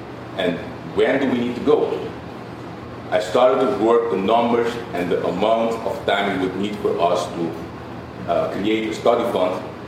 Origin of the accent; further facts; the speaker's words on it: Curaçao; We come from Curacao.